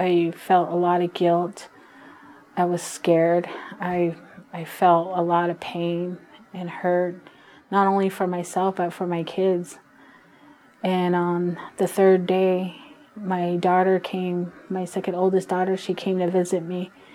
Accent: Howell Mesa, Arizona, United States; also born or lived in Redlands, California; And I was born in Redlands, California, and was raised in Howell Mesa, Arizona.

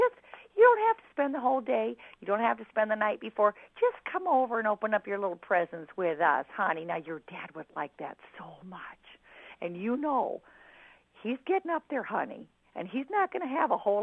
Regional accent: Tucson, Arizona, United States; I grew up in Tucson. I went to Sam Hughes Elementary School, and then I went to Mansfield Junior High

